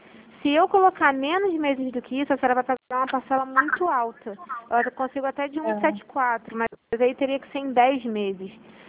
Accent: Rio de Janeiro, Brazil; porque eu sou do Rio de Janeiro

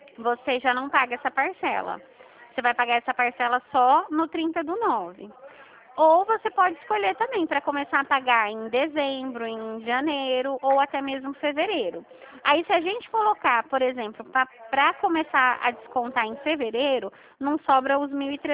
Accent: Dracena, São Paulo, Brazil; Eu sou de Dracena.

